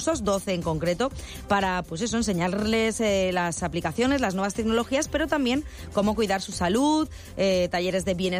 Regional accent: Spain; Yo creo que también lo estamos deseando, pero como buenos españoles, para poder quejarnos del frío.

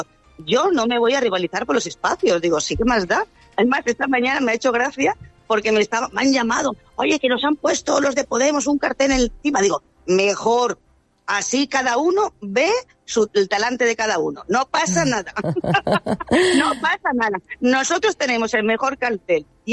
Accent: Benidorm, Valencian Community, Spain; yo soy de Benidorm, mi madre era de Benidorm … mi abuelo era de Benidorm

